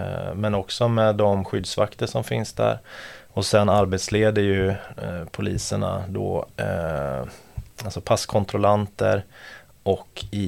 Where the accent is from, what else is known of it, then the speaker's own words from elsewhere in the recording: Gothenburg, Västra Götaland County, Sweden; now in Stockholm, Sweden; Men jag är från Göteborg från början.